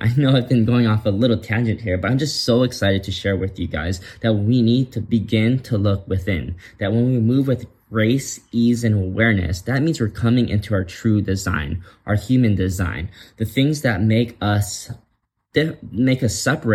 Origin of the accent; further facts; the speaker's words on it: Hawaii, United States; And if you're like me growing up in Hawaii, you kind of know what I'm talking about.